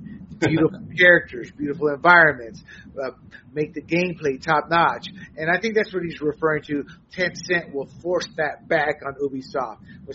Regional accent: Panama; Being born, raised Panamanian, Puerto Rican, being raised in Panama, I've got three cultures that I was raised with. Mostly Panamanian, but being an American, but I also have a Puerto Rican culture.

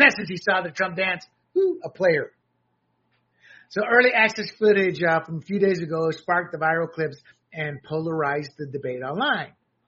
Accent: the South, United States; I grew up in the South

